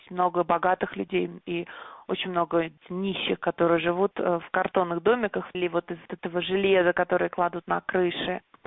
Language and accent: Russian; Kaluga, Kaluga Oblast, Russia; born there; Я родилась в Калуге, училась там в университете. После этого я работала в Москве